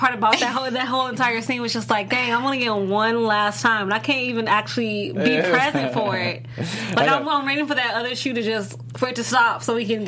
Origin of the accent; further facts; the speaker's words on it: Illinois, United States; And I'm from Illinois, so you know what that is.